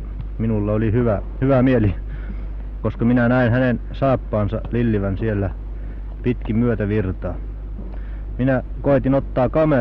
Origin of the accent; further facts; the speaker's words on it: Vyborg, Leningrad Oblast, Russia; Minä olen Viipurista kotoisin.